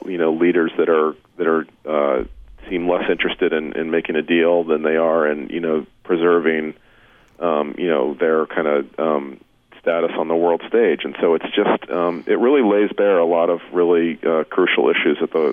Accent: United States; You know, as an American, I've never really seen anything like this.

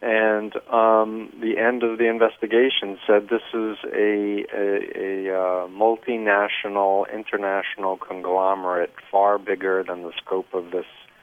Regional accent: United States; I was involved with the group for 2.5 years in the mid-70s at a fairly high level as an American.

